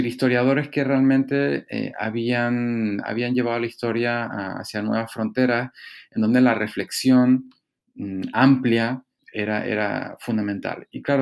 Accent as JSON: {"language": "Spanish", "region": "Canary Islands", "country": "Spain", "moved": "as an adult", "said": "Yo realmente me fui directamente de Canarias, de una universidad buena, pero una universidad con recursos limitados, a Stanford"}